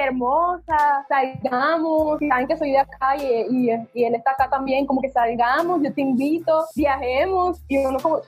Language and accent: Spanish; Maracaibo, Zulia, Venezuela; now in Barranquilla, Colombia; Ok, bueno, tengo 4 años acá en Barranquilla, soy de Maracaibo.